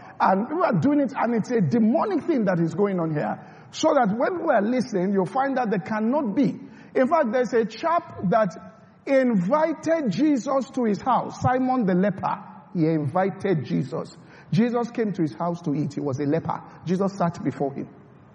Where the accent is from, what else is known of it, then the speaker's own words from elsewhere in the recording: Nigeria; I looked, a good number of us were Nigerians. We came from Nigeria.